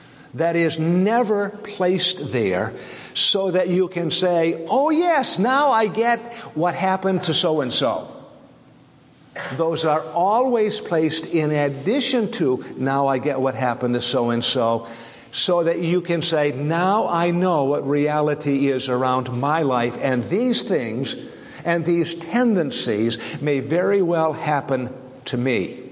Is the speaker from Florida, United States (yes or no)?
no; Maine, United States; As you may know from my accent already, I grew up in Maine and grew up right on the edge of a small Maine farming community.